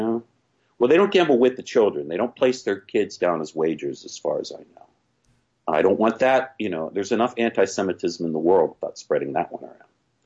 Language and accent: English; West Virginia, United States; now in New York, United States; I'm not Jewish. A lot of people think I am. … I live in New York. Sometimes I talk fast. But no, I was raised in West Virginia, went to a Methodist church.